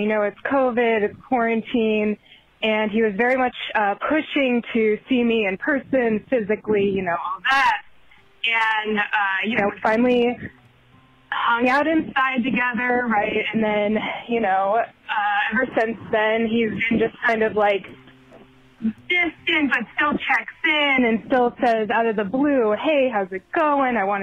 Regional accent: Boston, Massachusetts, United States; I'm from Boston.

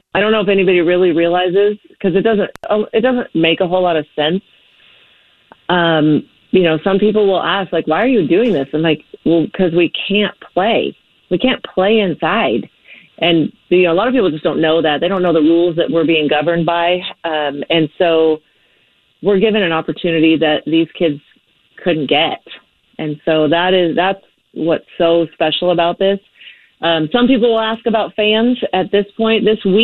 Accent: Puyallup, Washington, United States; The Puyallup community, I am from Puyallup originally, and tell you, they know how to do community right.

